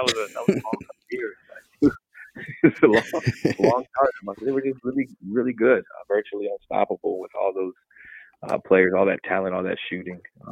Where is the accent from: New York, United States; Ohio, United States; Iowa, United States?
Ohio, United States; Canton; You know I'm from Canton, right? You know I'm not from Cleveland.